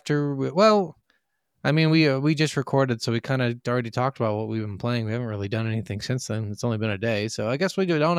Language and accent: English; Queens, New York, United States; I'm from fucking Queens, New York. I'm from what is the real, and I'm from Queens, New York in the fucking 90s, not like.